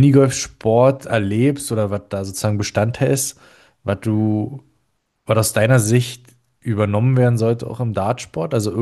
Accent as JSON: {"language": "German", "country": "Germany", "said": "ich komme aus Deutschland und war im Urlaub zu 70% immer in Schweden."}